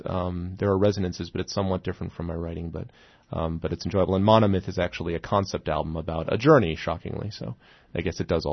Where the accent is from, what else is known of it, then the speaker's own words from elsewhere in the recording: Connecticut, United States; And then at the end of August, I will have a reading in my hometown in Connecticut.